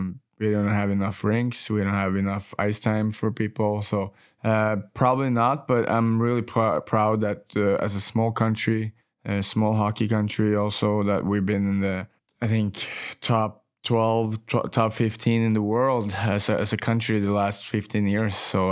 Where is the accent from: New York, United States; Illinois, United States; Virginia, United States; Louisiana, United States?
New York, United States; also born or lived in Dallas; Obviously, I was a young kid growing up in New York. A lot of fun stuff happening for a young kid in New York.